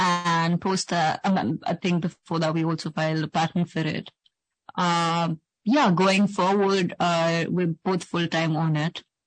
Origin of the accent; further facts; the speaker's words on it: India; now in London, United Kingdom; I am from India and currently based in London.